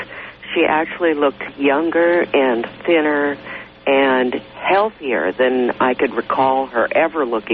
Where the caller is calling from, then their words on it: Enumclaw, Washington, United States; I'm calling from Enumclaw, Washington.